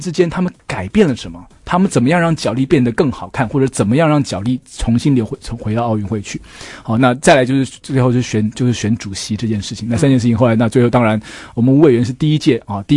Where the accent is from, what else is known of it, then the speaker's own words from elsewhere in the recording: Taiwan; 我们小时候就在台湾就还蛮常玩三对三，